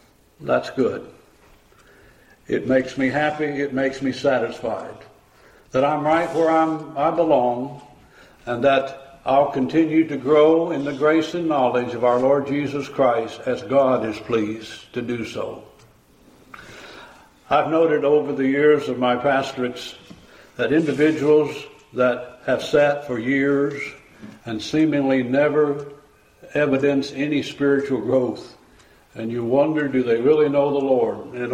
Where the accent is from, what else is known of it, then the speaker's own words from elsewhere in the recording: Missouri, United States; I'm from Missouri. You got to show me.